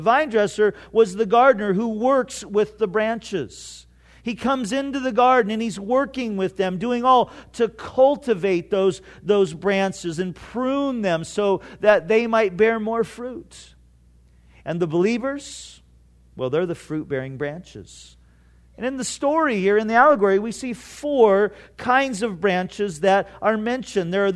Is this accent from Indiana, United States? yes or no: no; Santa Ana, California, United States; when I grew up in Santa Ana, we had a little grapevine plant in our backyard.